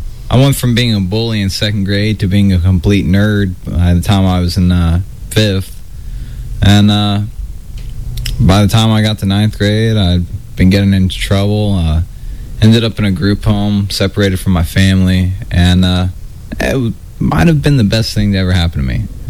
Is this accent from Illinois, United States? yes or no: no; California, United States; born there; I was born here in California.